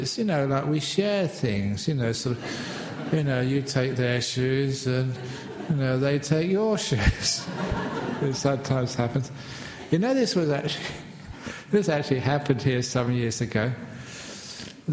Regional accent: England, United Kingdom; just as a young man growing up in England, it was always really cold.

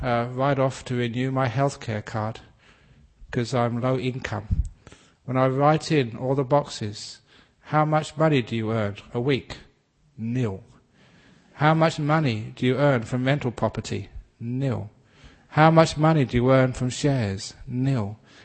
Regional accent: England, United Kingdom; born there; You know, I was born in England, being a gentleman.

